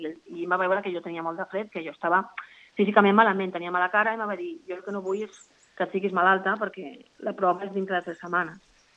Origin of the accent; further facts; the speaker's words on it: Tarragona, Catalonia, Spain; perquè és la meva ciutat, jo soc de Tarragona i em fa molta il·lusió.